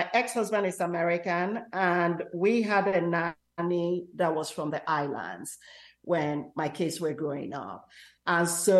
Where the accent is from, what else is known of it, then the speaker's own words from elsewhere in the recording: Nigeria; English is a second language; now in United States; I grew up in Nigeria. But I guess because I've been in America so long, there is a little bit of an inflection in my accent. And interestingly, my American students tell me I have a deep African, British, and French accent.